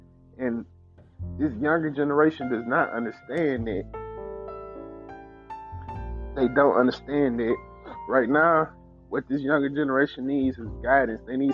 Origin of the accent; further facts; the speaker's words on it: Talladega, Alabama, United States; Because me personally, I'm from Talladega, man. Talladega, Alabama, born and raised. I'm from the country part of it.